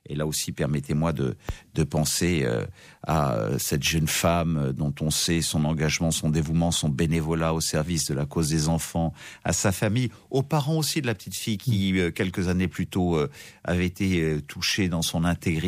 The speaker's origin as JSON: {"language": "French", "country": "France", "said": "je suis un Français comme les autres"}